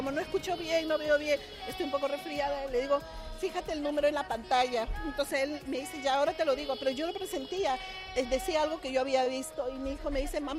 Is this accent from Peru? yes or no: yes; Peru; now in Madrid, Spain